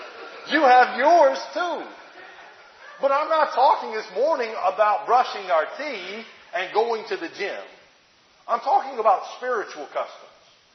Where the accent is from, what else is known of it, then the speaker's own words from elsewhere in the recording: Alabama, United States; In fact, the congregation I grew up in Alabama, they canceled Bible study